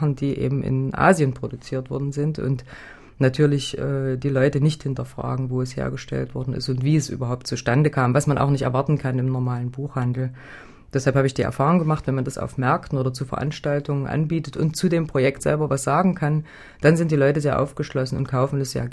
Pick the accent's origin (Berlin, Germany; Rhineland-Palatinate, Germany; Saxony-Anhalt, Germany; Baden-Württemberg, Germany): Saxony-Anhalt, Germany; Halle; ich komme ja aus Halle, aus Sachsen-Anhalt